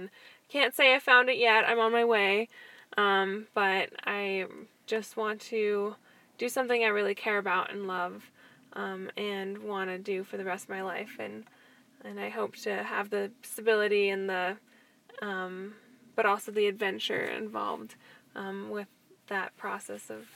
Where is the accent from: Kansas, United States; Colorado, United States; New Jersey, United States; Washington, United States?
Colorado, United States; Growing up in Colorado, it was always a great opportunity.